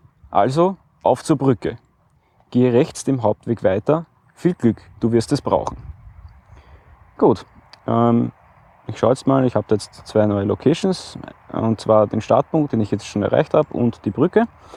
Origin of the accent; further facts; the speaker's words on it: Breitenfurt, Lower Austria, Austria; wieder mal in Breitenfurt, meiner Heimatgemeinde